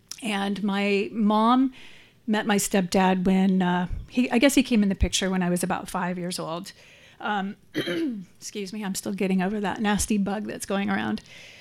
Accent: Texas, United States; born there; I was born in Texas, proud Texan, to a single mom. I was raised an only child.

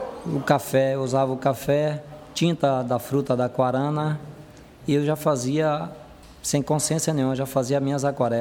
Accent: Conceição da Feira, Bahia, Brazil; Eu nasci em Conceição de Feira, município de Conceição de Feira, na Fazenda Pedra, a 6 quilômetros da cidade.

